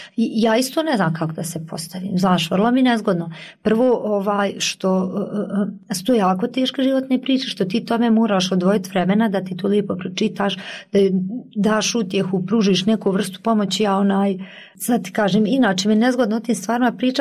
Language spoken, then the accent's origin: Bosnian; Kalesija, Federation of Bosnia and Herzegovina, Bosnia & Herzegovina; Ja sam iz Kalesije